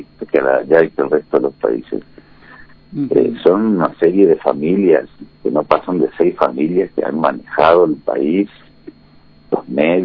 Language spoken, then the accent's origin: Spanish; Argentina; now in Colombia; nosotros desde la Argentina, ciertas victorias y derrotas ideológicas, o sea que nuestra sangre, por lo menos desde que ya nací en la democracia, siempre lo he sentido, ¿no?